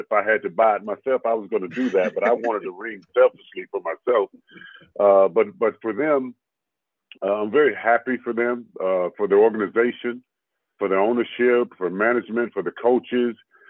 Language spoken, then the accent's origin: English; Carrollton, United States; growing up in Carrollton is a small town.